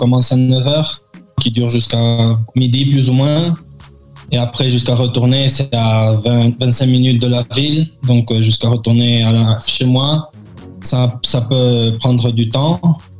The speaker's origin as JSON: {"language": "French", "country": "France", "tie": "born there", "said": "Comme je suis né en France, je suis pas étranger pour jouer"}